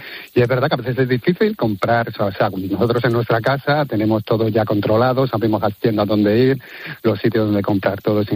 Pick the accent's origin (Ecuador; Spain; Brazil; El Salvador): Spain; Madrid, Community of Madrid; Y yo soy de Madrid.